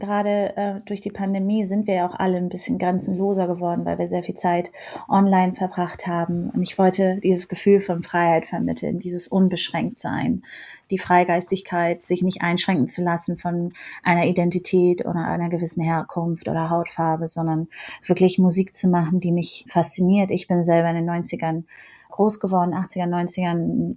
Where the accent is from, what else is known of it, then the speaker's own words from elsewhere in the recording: Ghana; moved away; also born or lived in Paris, France; Also ich bin in Ghana aufgewachsen